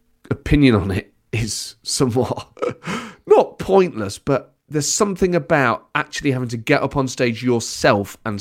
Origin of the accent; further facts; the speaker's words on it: Nottingham, East Midlands, United Kingdom; Nottingham.